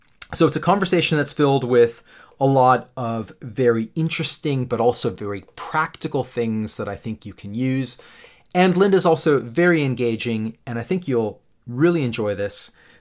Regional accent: Canada; now in United Kingdom; I'm based in the UK, and as a Canadian based in the UK, summer is always a little bit iffy.

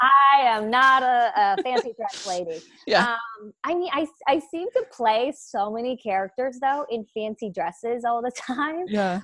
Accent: Vancouver, British Columbia, Canada; I grew up in Vancouver. So I grew up with the mountains and the ocean.

